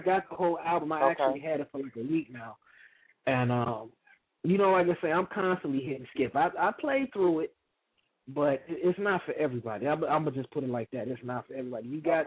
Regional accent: Chicago, Illinois, United States; I'm from Chicago.

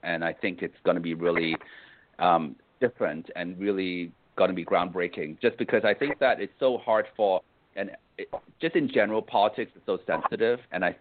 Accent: Canada; also born or lived in United States; and I'm Canadian also. So I'm Canadian and American.

